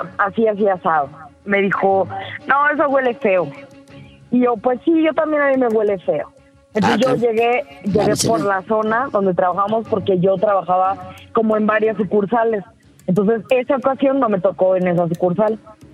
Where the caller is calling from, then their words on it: Mexico City, Mexico; De la Ciudad de México.